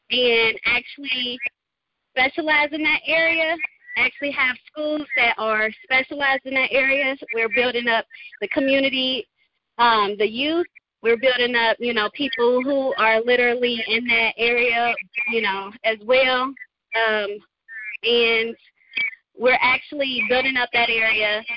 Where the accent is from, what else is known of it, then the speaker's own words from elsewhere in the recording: Cincinnati, Ohio, United States; I'm from Cincinnati, Ohio